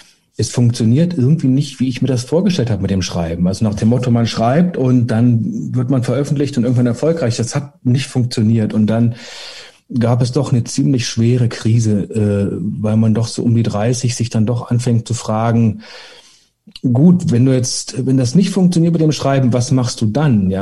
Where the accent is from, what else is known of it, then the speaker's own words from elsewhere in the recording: Germany; Ich komme ja aus der DDR